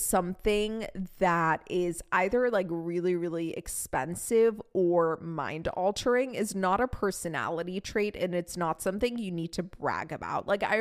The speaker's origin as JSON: {"language": "English", "country": "Iran", "said": "I'm Persian. We're from the Caspian Sea. I grew up eating the best caviar out there, okay?"}